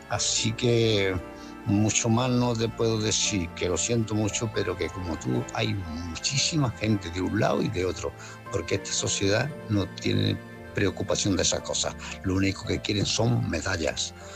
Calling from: Málaga, Andalusia, Spain; de Málaga.

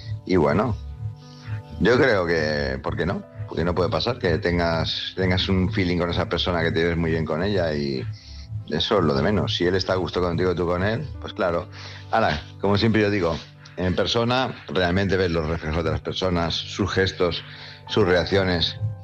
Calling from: Palma, Balearic Islands, Spain; de Palma Mallorca.

